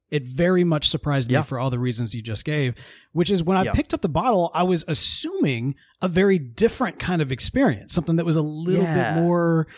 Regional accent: Mississippi, United States; Listen, look, growing up in Mississippi, like when they brought the Bandits in, like, hockey is marketed to us as boxing on ice.

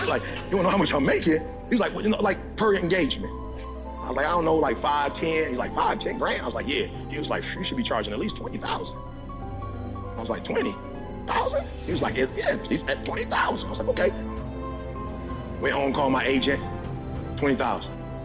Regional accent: Detroit, Michigan, United States; I couldn't be a multimillionaire because I grew up in Detroit, Michigan?

